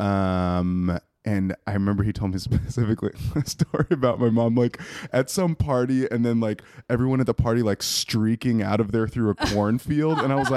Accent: Tucson, Arizona, United States; born there; also born or lived in Austin, Texas; So my parents so I was born in Tucson and then my parents split sort of shortly after I was born.

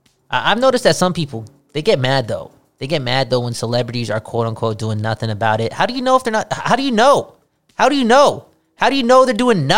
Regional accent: Canada; We're allowed to do that. We're Canadian. Okay? We're Canadian.

